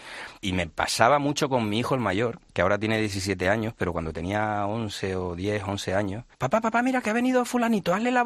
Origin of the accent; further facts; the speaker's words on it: Spain; moved away as an adult; now in Madrid, Spain; yo soy el último español que hizo la mili, o el penúltimo, cumplo 50 en mayo y yo me vine con 21. Y bueno, me vine con 21 años a Madrid